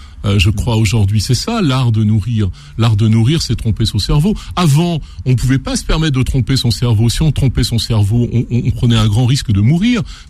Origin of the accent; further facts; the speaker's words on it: Renaison, Auvergne-Rhône-Alpes, France; born there; Vous savez, moi, je suis un enfant, je suis né à Renaison, à la campagne.